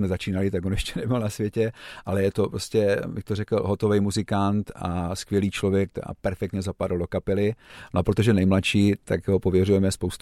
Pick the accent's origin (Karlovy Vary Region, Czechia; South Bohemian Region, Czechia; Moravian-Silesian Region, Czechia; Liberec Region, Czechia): Moravian-Silesian Region, Czechia; Karviná; No tak my jsme kapela, která měla vždycky rockové ambice, protože pocházíme z Karviné